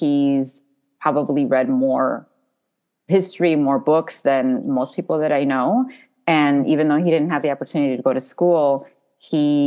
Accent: El Paso, Texas, United States; born there; so I was born in El Paso, Texas. So I'm a fronteriza child. And I always say I also have roots at the U.S.-Mexico border.

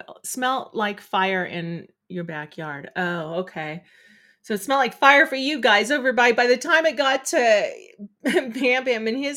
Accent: California, United States; Yeah, growing up in California, I know exactly what you're talking about. And because we were by the foothills, it's just smog.

